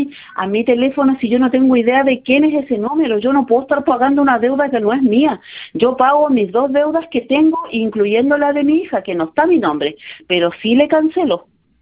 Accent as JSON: {"language": "Spanish", "town": "Calbuco", "region": "Los Lagos", "country": "Chile", "said": "porque ahora yo soy de Calbuco y no puedo ir a Puerto Montt"}